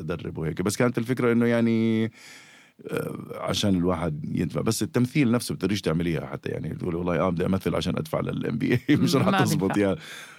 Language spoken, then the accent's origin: Arabic; United States; أنا أمريكي